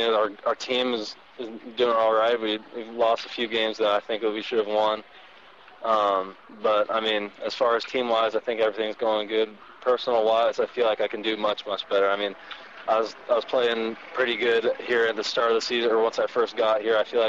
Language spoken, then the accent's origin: English; Portland, Oregon, United States; I grew up in Portland, Oregon, only about 2 hours away from Seattle